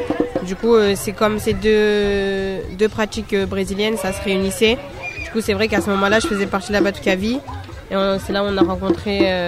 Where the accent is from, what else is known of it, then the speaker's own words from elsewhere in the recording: Martinique, France; Après moi, je suis martiniquaise.